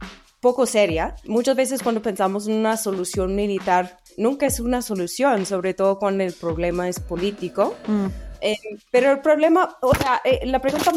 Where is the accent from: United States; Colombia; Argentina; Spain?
United States; Spanish is a second language; yo soy de Estados Unidos, mi país